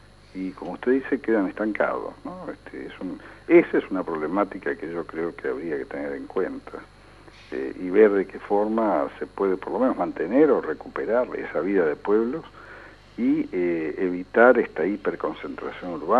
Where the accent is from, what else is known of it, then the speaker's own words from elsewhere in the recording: Argentina; Convivimos como argentinos.